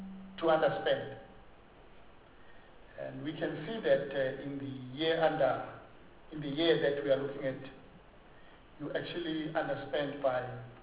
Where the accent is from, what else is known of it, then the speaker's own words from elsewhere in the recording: Mpumalanga, South Africa; I come from Mpumalanga. From time to time, I do cross the border and go to Matola, Mozambique.